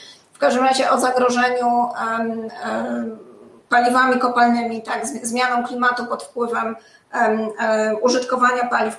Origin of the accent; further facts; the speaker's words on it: Łódź, Łódź Voivodeship, Poland; born there; Ja jestem z urodzenia łodzianką.